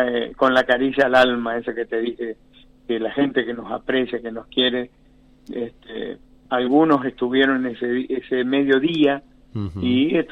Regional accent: Paso de los Libres, Corrientes, Argentina; yo soy de Paso de los Libres, yo de chiquito, mi viejo siempre le gustaba ir al río

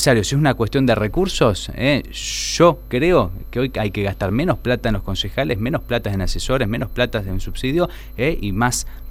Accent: Rosario, Santa Fe, Argentina; antes que eso soy un rosarino. Antes que candidato, antes que político, yo soy un rosarino más de esta ciudad, una ciudad que vive una situación crítica en materia de seguridad.

